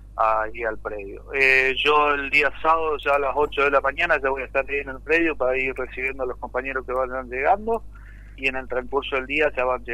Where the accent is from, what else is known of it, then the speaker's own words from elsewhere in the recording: San Francisco, Córdoba, Argentina; Yo soy de San Francisco, Córdoba.